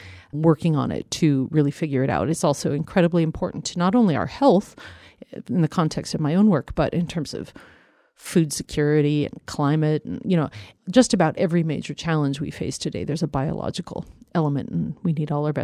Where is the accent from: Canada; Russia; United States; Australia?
United States; Colorado; I grew up in Colorado. I spent a lot of time in the mountains.